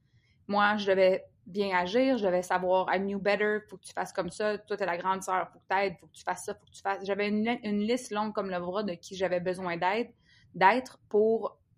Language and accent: French; Quebec, Canada; une des choses, je pense, qui est le plus épeurante en tant que Québécoise